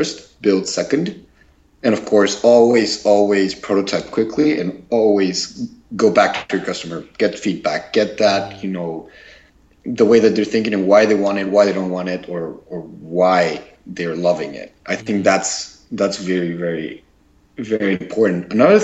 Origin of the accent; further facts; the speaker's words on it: Mexico; moved away as an adult; now in United States; I'm originally from Mexico. I came here to the States basically by chance.